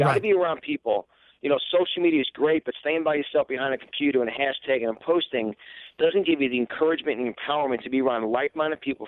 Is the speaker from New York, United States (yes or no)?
yes; New York, United States; now in West Palm Beach, United States; I'm born and raised in New York originally.